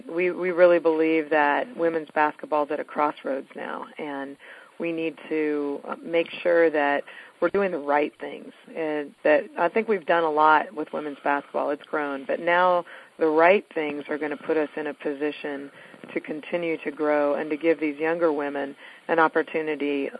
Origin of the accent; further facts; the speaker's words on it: Wisconsin, United States; I came from Wisconsin